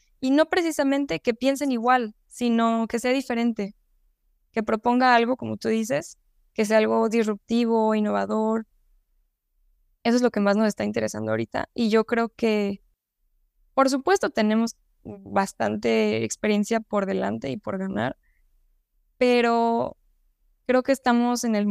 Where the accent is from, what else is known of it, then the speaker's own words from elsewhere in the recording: Mexico City, Mexico; yo soy de la Ciudad de México